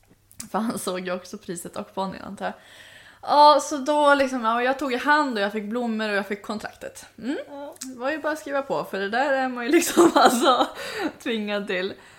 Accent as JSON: {"language": "Swedish", "country": "Sweden", "said": "hur visste du att jag var svensk?"}